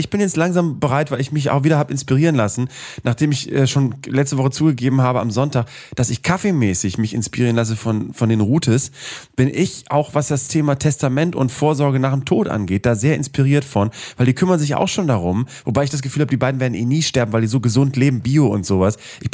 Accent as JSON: {"language": "German", "region": "Bremen", "country": "Germany", "said": "Das heißt bei uns Schmalzkuchen, die gibt es bei uns in Bremen"}